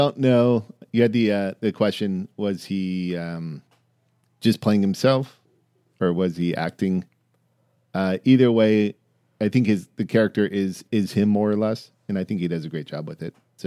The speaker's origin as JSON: {"language": "English", "region": "California", "country": "United States", "said": "Like we're from California."}